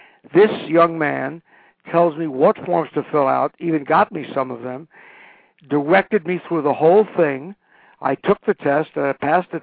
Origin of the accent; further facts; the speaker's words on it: Brooklyn, New York, United States; I'm from Brooklyn. We don't have angels.